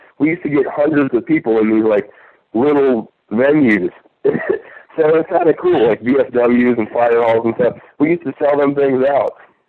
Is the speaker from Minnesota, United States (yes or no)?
no; Maryland, United States; Originally, I'm from the Eastern Shore, Maryland. I just trained in Baltimore and learned how to wrestle in Baltimore.